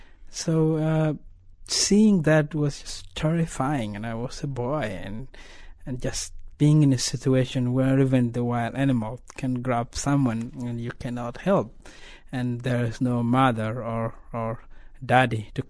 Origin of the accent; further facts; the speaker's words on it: Sudan; And when I grew up in Sudan, I always questioned myself, why the war?